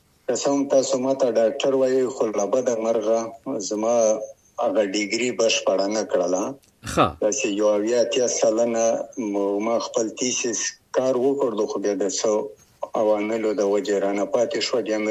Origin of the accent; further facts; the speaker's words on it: Wana, Khyber Pakhtunkhwa, Pakistan; ز د سویلی وزیرستان دوانه او سیدن کې یم. ما لومړنۍ زده کړې په موسانی کې په پبلک سکول وانه کې کړې دي تر لسم ټولګي پورې.